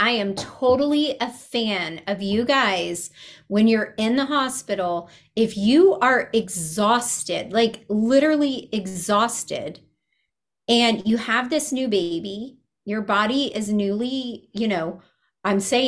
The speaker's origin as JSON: {"language": "English", "region": "West Coast", "country": "United States", "lives_now": "East Coast, United States", "said": "But I came from the West Coast, really. Even though I live in the East Coast, I've done most of my career in the West Coast."}